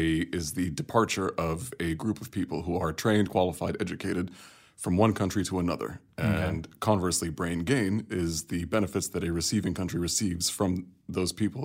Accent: Kuwait; I'm from Kuwait. I live and work there and I come from a really diverse background. I've lived outside Kuwait my whole life up until 2007. That's when I moved back for university.

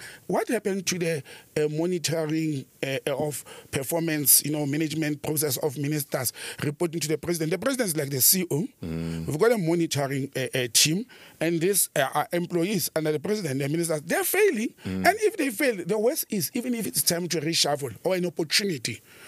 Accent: Randfontein, Gauteng, South Africa; When I know I'm going to drive to my hometown, Randfontein, and to Joburg, the Roodepoort area, I'm better off in a jeep.

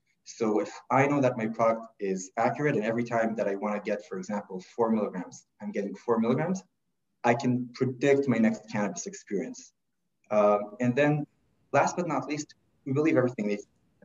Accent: Israel; English is a second language; I'm originally from Israel, and I kind of did the regular path there, military service

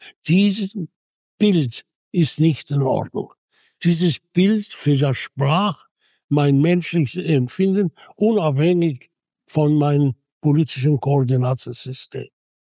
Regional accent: Egypt; und als Kind in Ägypten

